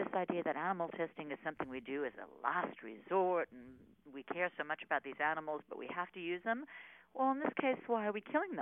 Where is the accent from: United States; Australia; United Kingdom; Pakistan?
Australia; Well, I'm an Aussie girl, so sometimes it comes out proper and sometimes it doesn't.